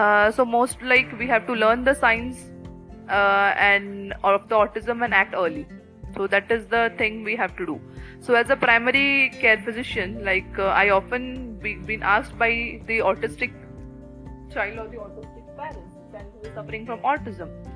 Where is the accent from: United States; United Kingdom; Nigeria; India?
India; So being an Indian, like Indian populations will find this type